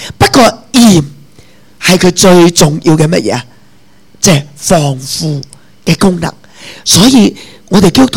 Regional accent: Chaozhou, Guangdong, China; 我七岁就识腌啦，我潮州人啊嘛

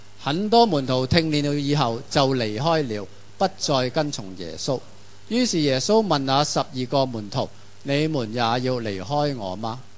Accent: Hong Kong; 即系我哋香港人就乜都食嘅

